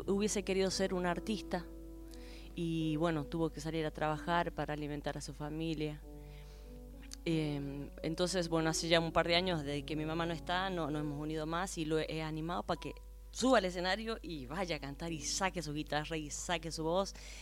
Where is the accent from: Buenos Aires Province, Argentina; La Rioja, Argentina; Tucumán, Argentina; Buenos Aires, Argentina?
La Rioja, Argentina; Yo vengo de La Rioja. Y La Rioja es una de las provincias más secas que tenemos en Argentina.